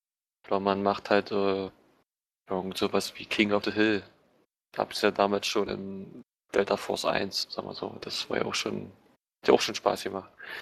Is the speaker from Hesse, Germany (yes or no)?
yes; Wiesbaden, Hesse, Germany; Ich komme halt hier so aus der Nähe von Wiesbaden, bin 18 Jahre alt